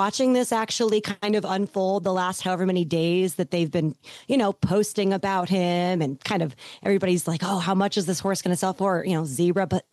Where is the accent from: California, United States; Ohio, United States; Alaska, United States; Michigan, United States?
Ohio, United States; Pataskala; from Pataskala, Ohio